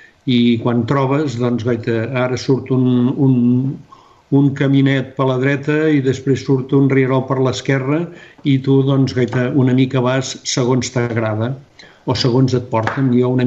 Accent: Sabadell, Catalonia, Spain; vaig néixer aquí a Sabadell, molt a prop d'on estic vivint. Creueltenc, diguem-ne, anava a dir de tota la vida, però no és cert perquè he donat bastantes voltes. Però vaig començar i he tornat al Born.

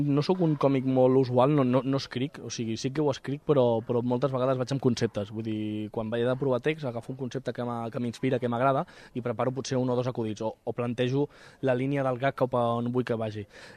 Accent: Cunit, Catalonia, Spain; vull dir, sóc de Cunit.

